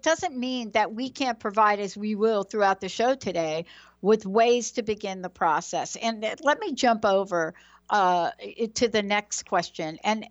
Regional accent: New York, United States; So early on, we knew about lead paint. Like I grew up in the project. So everybody knew about lead paint.

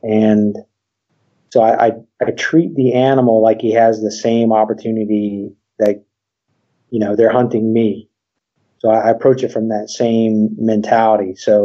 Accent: Virginia, United States; I grew up in Virginia, and started hunting there.

